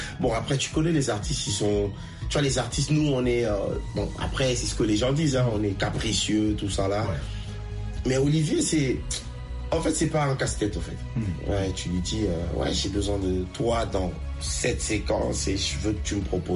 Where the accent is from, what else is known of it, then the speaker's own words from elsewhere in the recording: Kinshasa, DR Congo; now in France; nous, on a grandi à Kinshasa